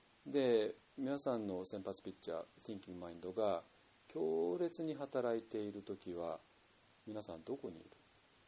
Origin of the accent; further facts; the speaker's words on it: Tokyo, Japan; 私はもう東京生まれでずっと大学出るまで東京だった人間で